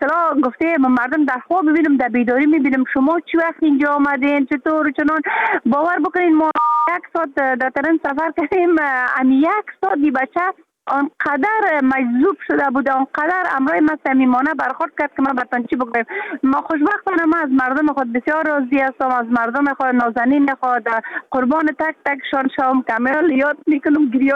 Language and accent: Persian; Afghanistan; moved away; حتی حالا که ما در بیرون از افغانستان هستم